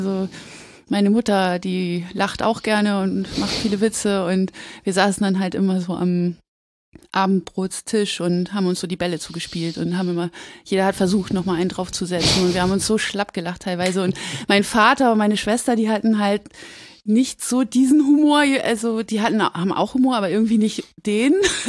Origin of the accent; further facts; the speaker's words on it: Hamburg, Germany; Ich bin in Hamburg geboren.